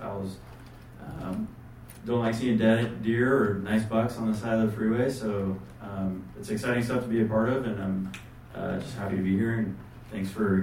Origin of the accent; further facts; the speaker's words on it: Redding, California, United States; I grew up in Reading. I was born and raised, sixth generation Shasta County. Grew up fishing and hunting in these areas